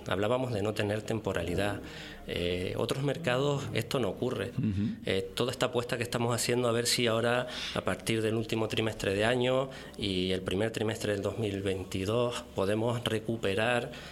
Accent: Puerto de la Cruz, Canary Islands, Spain; yo digo mi Puerto de la Cruz porque nací en el Puerto de la Cruz, he vivido, me he criado y pasé mi adolescencia, mis estudios en el Puerto de la Cruz

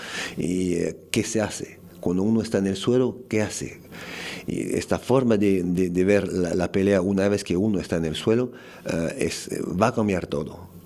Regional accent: France; Spanish is a second language; also born or lived in Vietnam; Empecé con un maestro vietnamita que vivía en Francia, porque soy francés de base.

